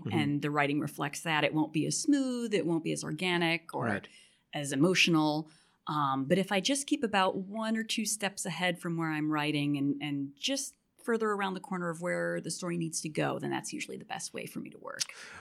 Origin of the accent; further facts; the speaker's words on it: Chicago, Illinois, United States; moved away as an adult; also born or lived in New York; now in Los Angeles, United States; I love Chicago. Going back there this weekend. And I lived there my first 18 years. Then I went to New York, so I've had the extreme weather of Chicago and New York, but I love LA the best.